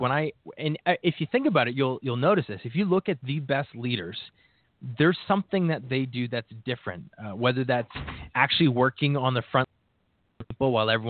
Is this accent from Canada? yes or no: yes; Ontario, Canada; I had just moved out to Alberta. I'm from Ontario originally.